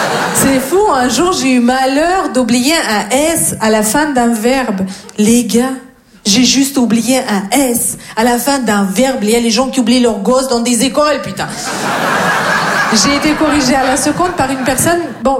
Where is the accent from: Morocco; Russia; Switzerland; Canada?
Russia; French is a second language; now in France; Non, je viens de Russie. Surprise!